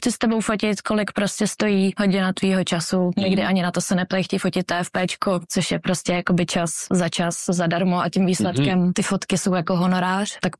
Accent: Central Bohemian Region, Czechia; Pocházím zo stredných Čech, nejsem Pražák.

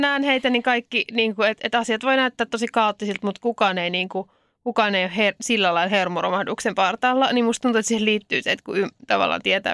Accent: Helsinki, Uusimaa, Finland; Mutta mä oon helsinkiläinen.

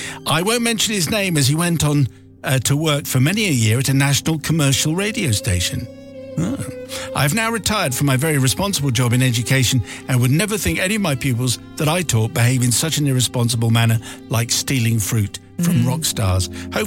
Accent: Manchester, North West England, United Kingdom; a relatively new band from Manchester, my hometown, were performing.

